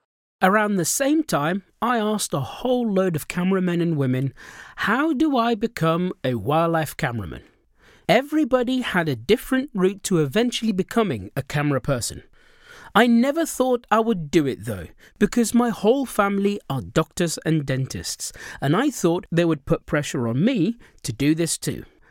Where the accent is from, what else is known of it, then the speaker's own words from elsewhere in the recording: England, United Kingdom; English is a second language; also born or lived in Sudan; now in Scotland, United Kingdom; I was born in Sudan, and I moved to England age 8. I didn't know a word of English at that point.